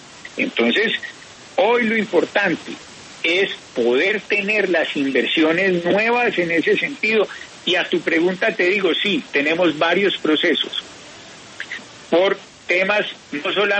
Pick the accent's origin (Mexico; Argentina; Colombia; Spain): Colombia; Pereira, Risaralda; sino porque no había acceso al esquema de salud en Pereira, mi tierra.